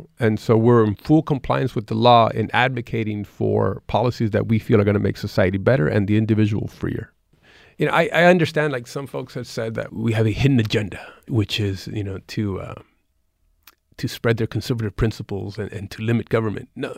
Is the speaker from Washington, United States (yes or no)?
yes; Washington, United States; also born or lived in California / Nebraska; And I was born in California during the grape season. And we would migrate from California to Nebraska, to the state of Washington, where we finally sort of set it as a home base.